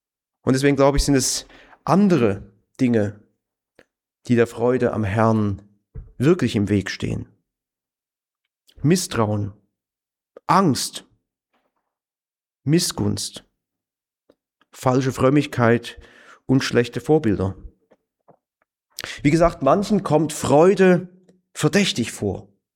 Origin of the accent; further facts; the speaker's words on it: Germany; Gut, wir sind auch Deutsche, kann man es auch nachvollziehen.